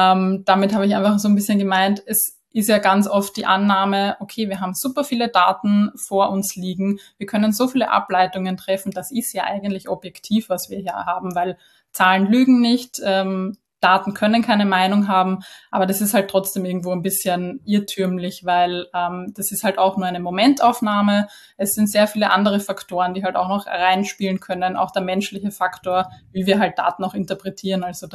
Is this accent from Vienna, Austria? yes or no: yes; Vienna, Austria; Genau, ich sitze in Wien. Merkt man vielleicht eben an meinem Dialekt.